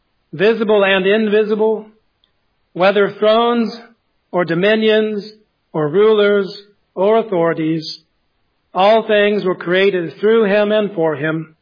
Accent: United States; Because I, as an American citizen, I've ordained I've established, we the people, the government we live under.

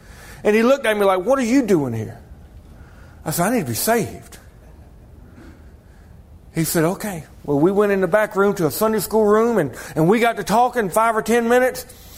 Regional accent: Georgia, United States; Because I'm from Georgia. I've never been any further north than Pigeon Forge. Never wanted to. I never wanted to go anywhere up north.

